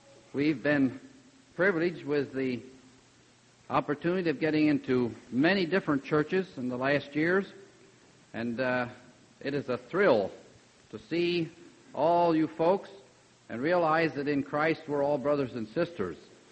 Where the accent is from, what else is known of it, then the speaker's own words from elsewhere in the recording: Millersville, Pennsylvania, United States; I was born and raised in Millersville, just about a mile from the college, if you know where the college is in Millersville, and of course born and raised on a farm, and then was farming there until 1959.